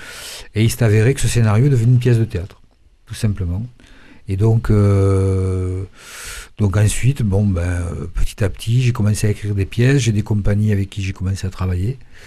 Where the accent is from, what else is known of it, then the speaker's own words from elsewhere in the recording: Toulouse, Occitanie, France; Moi, je suis toulousain.